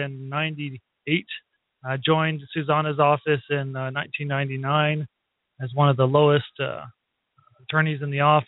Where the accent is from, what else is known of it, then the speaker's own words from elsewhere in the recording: Los Lunas, New Mexico, United States; also born or lived in Albuquerque; I'm originally from Los Lunas, just south of Albuquerque. Grew up there, born in Albuquerque.